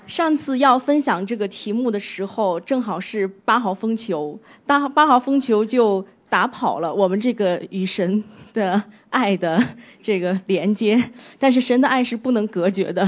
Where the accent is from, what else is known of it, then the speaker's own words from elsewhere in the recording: Shandong, China; now in Hong Kong, Hong Kong; 那我本身是山东人啊，我的父母亲在山东，那我一个人在香港